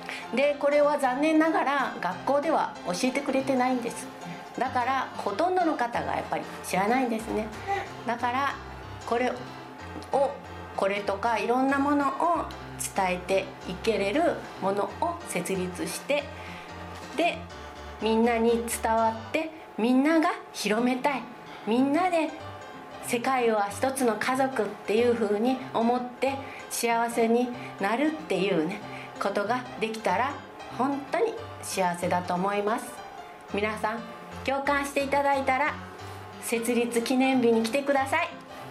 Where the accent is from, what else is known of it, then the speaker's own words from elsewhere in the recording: Takamatsu, Kagawa, Japan; 私は高松市から来ました